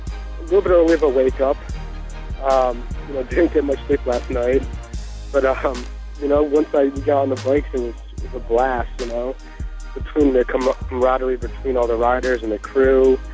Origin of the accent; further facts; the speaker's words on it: Rhode Island, United States; We're from Rhode Island.